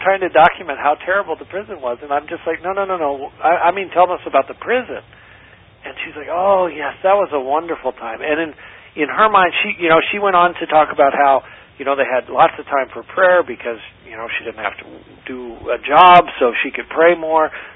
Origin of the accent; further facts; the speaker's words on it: Papua New Guinea; I grew up in a missionary family, did part of my growing up in Papua New Guinea